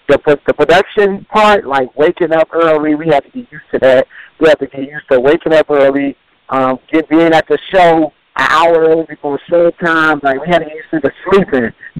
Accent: Detroit, Michigan, United States; Okay, we from Detroit, Michigan. Me and my business partner, as you know, is Fresh T. We were dancing back in Detroit with just two clowns.

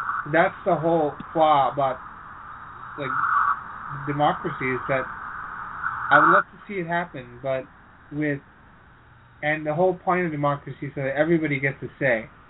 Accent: New Brunswick, Canada; I live in a hut outside in New Brunswick, Canada. So, I'm Canadian, actually.

